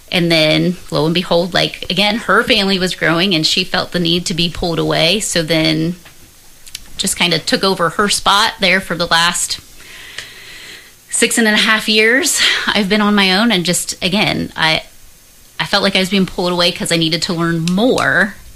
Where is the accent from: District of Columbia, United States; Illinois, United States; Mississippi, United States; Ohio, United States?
Ohio, United States; Jackson Center; I guess I grew up in Jackson Center, Ohio.